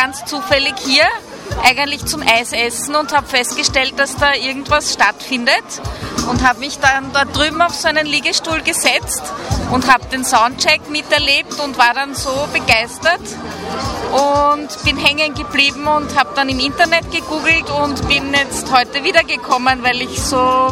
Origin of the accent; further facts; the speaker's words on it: Strebersdorf, Vienna, Austria; Ich komme aus Strebersdorf und eigentlich zieht es mich immer mehr nach Korneuburg als in die Stadt hinein und hier ist es einfach so ein ganz ein anderes Lebensgefühl als in Wien drinnen und ich fühle mich schon viel mehr als Niederösterreicherin, als als Wienerin.